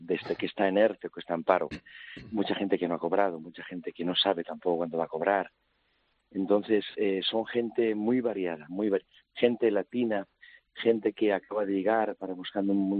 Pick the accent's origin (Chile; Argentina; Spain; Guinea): Spain; Madrid, Community of Madrid; born or raised there; also born or lived in Cuenca